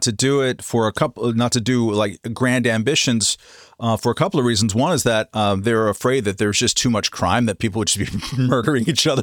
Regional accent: California, United States; And in my case, I grew up in California.

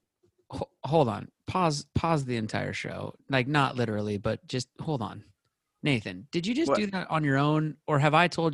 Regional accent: Seattle, Washington, United States; Takes me back to my days of growing up in Seattle.

